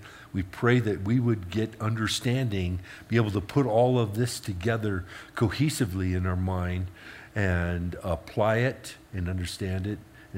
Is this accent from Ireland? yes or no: yes; Ireland; I speak here as an Irishman.